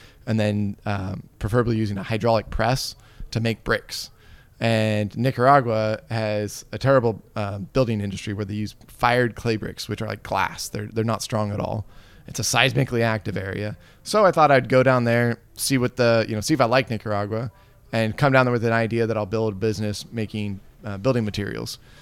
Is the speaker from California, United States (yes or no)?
yes; San Diego, California, United States; like I'm from San Diego and you don't go to the desert except for in the winter.